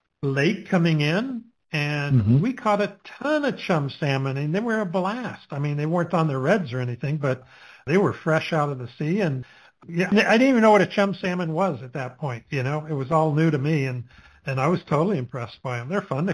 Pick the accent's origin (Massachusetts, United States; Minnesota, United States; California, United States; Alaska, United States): Alaska, United States; Anchorage; now in Colorado, United States; as I grew up there in Anchorage